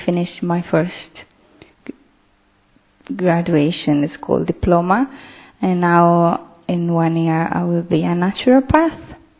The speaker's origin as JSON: {"language": "English", "region": "Sardinia", "country": "Italy", "tie": "born or raised there", "second_language": "English", "lives_now": "Rome, Italy", "said": "And I'm from Sardinia, which is an island of Italy. And I was raised there with my mom."}